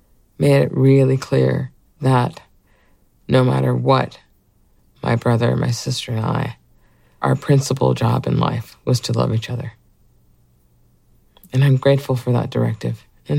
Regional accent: Central Islip, New York, United States; When they moved to the neighborhood where I grew up in Central Islip, it was essentially moving back into a segregated community.

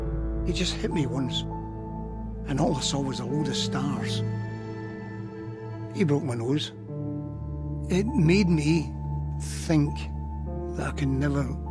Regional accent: Glasgow, Scotland, United Kingdom; My upbringing in Glasgow, it was hard and tough, but when you lived where I lived, with the people I lived with, it's natural.

